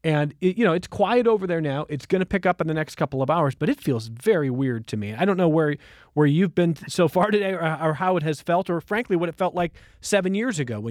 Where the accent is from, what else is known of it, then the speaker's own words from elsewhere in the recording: Cleveland, Ohio, United States; my hometown of Cleveland, Ohio, is wall-to-wall sunshine